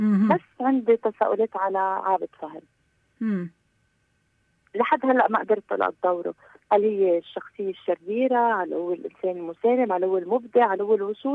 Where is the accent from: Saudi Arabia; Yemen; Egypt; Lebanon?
Lebanon; نحن لبنانية